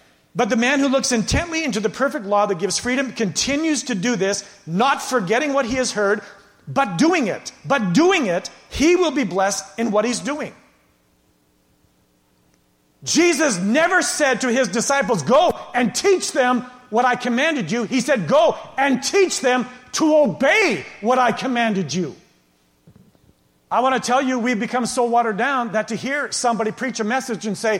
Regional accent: Canada; We're Canadian. We're way too polite.

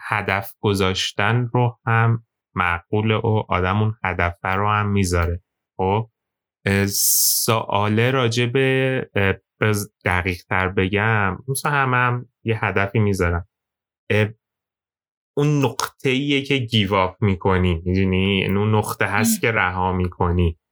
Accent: Iran; منم ایرانیم، شرایطم اینطوریه

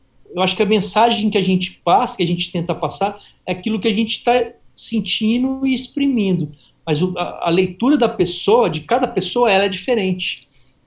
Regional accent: Uberaba, Minas Gerais, Brazil; moved away; also born or lived in Ribeirão Preto; Eu morava em Ribeirão Preto, eu sou mineiro de Uberaba, mas morava em Ribeirão Preto.

